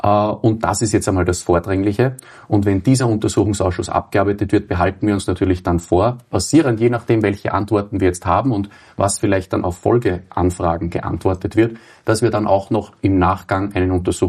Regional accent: Austria; Und es haben ja auch bei uns in Österreich die Gesundheitsminister gewechselt.

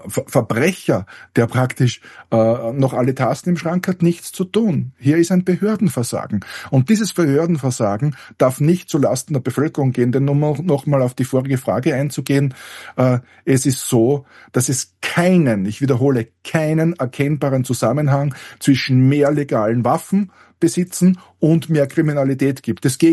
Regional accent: Austria; Aber das Grundproblem der Politik bei uns in Österreich ist ja

